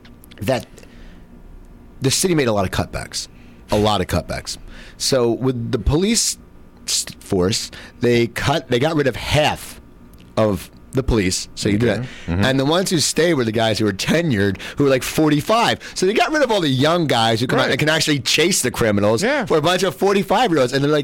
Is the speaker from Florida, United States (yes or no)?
no; Cherry Hill, New Jersey, United States; I grew up outside Philadelphia, New Jersey, in Cherry Hill, New Jersey.